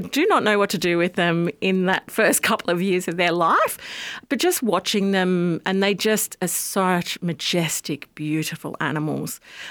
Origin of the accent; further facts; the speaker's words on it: Australia; Obviously, being Australian, it's hard to bring some of them back